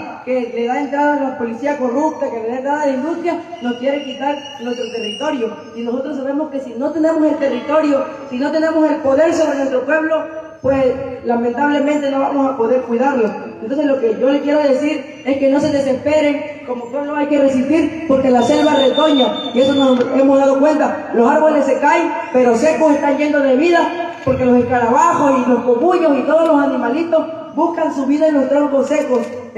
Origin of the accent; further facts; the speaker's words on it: Veracruz, Mexico; yo vengo del sur de Veracruz y vengo a hablar un poco de lo que está sucediendo allá en nuestro territorio.